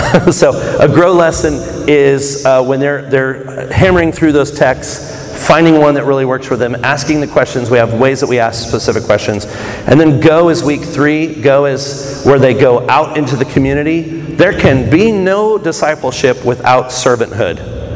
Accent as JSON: {"language": "English", "town": "Kansas City", "region": "Missouri", "country": "United States", "said": "So I'm from Kansas City."}